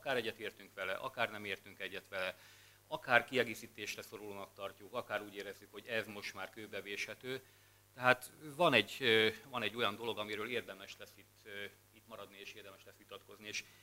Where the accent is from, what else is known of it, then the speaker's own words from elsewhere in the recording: Slovakia; Én egy státus magyar vagyok, egy szlovákiai kisebbségi státus magyar, nincs magyar igazolványom arról, hogy ide tartozom, de ide tartozom.